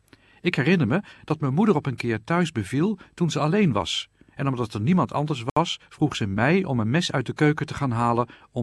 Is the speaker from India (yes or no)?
yes; India; Ik ben geboren en opgegroeid in India, waar de situatie wel anders was.